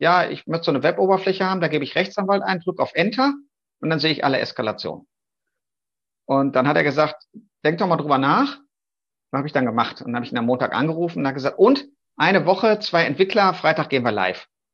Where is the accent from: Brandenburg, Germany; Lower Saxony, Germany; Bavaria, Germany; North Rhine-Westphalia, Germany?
North Rhine-Westphalia, Germany; Jetzt komme ich ja aus Westfalen, das ist ja so der ärmere Teil von Nordrhein-Westfalen.